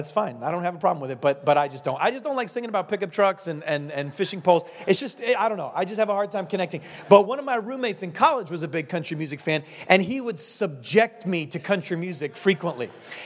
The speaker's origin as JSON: {"language": "English", "region": "New England", "country": "United States", "said": "I'm from New England. I don't think it's going to happen. And I know that maybe some New Englanders like country music, but it's like 1%."}